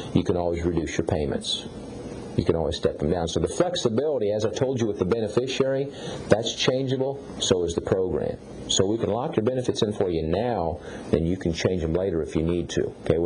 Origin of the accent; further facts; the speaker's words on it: Hays, Kansas, United States; I was raised in the funeral business. I grew up in a funeral home. I grew up in Hays, Kansas.